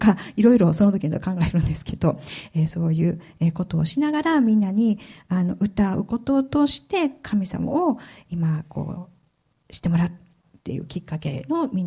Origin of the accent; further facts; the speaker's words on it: Osaka, Japan; もともと主人も私もコテコテの大阪人なんですね。大阪出身で大阪で生まれて大阪で育った人間なんですけれども